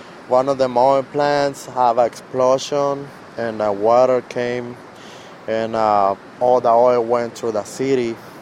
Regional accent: Guatemala; moved away as an adult; now in Hammond, United States; I'm from Guatemala. I've been living in South Carolina. Now I'm living in Hammond. I got on this job 3 weeks, and I've been living here in Louisiana for about 3 years.

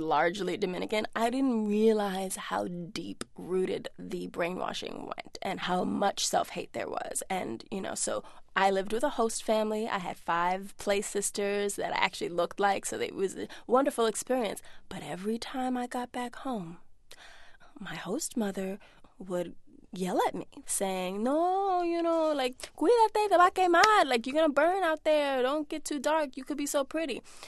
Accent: Brazil; first language Portuguese; English is a second language; And to insist on service and respect as a Brazilian.

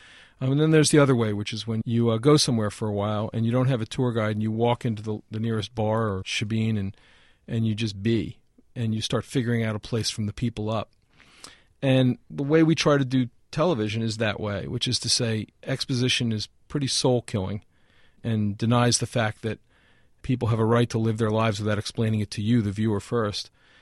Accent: New Orleans, Louisiana, United States; they've made me the king of Zulu, you know, and I couldn't be more proud. It's my hometown.

